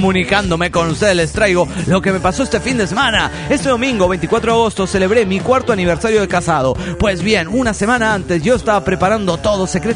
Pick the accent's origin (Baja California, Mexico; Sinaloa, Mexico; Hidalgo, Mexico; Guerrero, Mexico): Baja California, Mexico; Ensenada; Wey, espérense, soy el homie de Ensenada, Baja California, México.